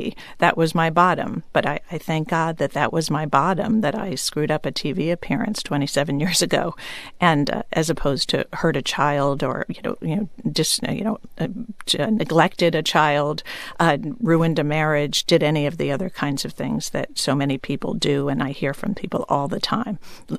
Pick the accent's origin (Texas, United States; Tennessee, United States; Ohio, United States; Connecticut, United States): Connecticut, United States; Hamden; now in McLean, United States; I'm from Hamden, Connecticut, but I live in McLean, Virginia now